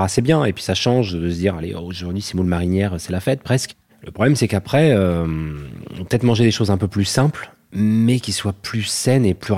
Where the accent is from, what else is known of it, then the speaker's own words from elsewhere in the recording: Brittany, France; Breton, alors, je vais pas vous dire.